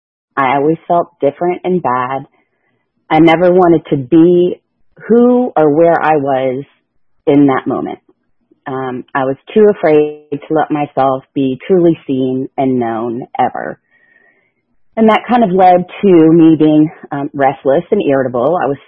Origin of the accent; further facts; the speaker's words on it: Dunwoody, Georgia, United States; I'm the youngest of three girls. I grew up in Dunwoody, so not too far from where I am now.